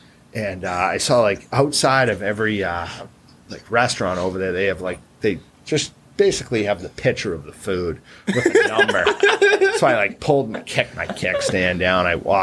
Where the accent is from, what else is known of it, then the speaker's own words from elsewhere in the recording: Milton, Massachusetts, United States; Growing up in Milton's, you know, pretty sheltered, right? I grew up in Milton. I went to St. Sebastian's and went to UVM, right?